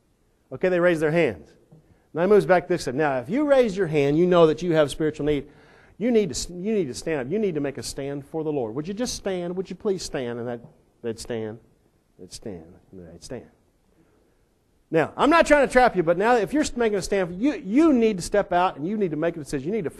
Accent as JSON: {"language": "English", "region": "Texas", "country": "United States", "said": "because I'm from Texas, went to Pensacola Bible Institute."}